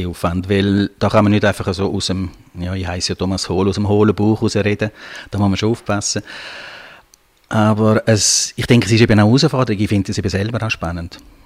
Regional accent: Switzerland; born there; Also ich bin überhaupt nicht bilingue. Ich bin hier im Appenzimmer Gäse geboren

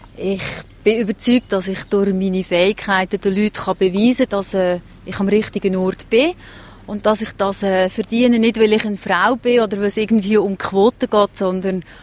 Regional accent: Aargau, Switzerland; also born or lived in Lucerne; now in Eastern Switzerland; Ich bin im Aargau aufgewachsen und habe auch eine relativ lange Station in der Zentralschweiz, genauer in Luzern, gemacht. Und ich bin jetzt halt in der Ostschweiz.

